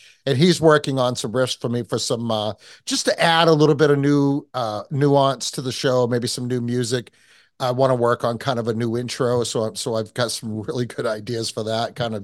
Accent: New England, United States; accent: New England; you guys have always busted on me for my accent. I mean, I don't hear it, obviously. But, you know, New Englanders are a different breed.

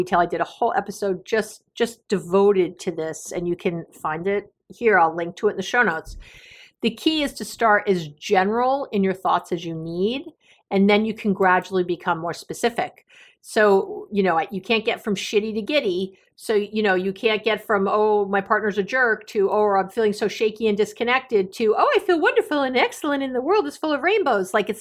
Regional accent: New York City, New York, United States; You know, growing up in New York City, traffic is, I don't mind traffic.

